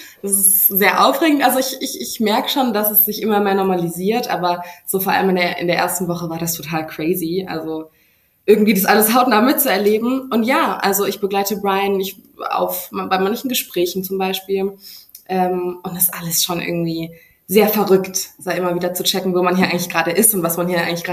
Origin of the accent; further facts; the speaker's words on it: Heidelberg, Baden-Württemberg, Germany; ich komme aber eigentlich aus Heidelberg